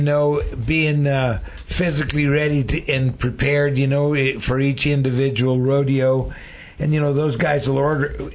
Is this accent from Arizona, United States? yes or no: yes; Prescott, Arizona, United States; And I was raised here in Prescott, Arizona, born and raised here, and I used to go to the rodeo with my godmother and my mom and dad and everybody.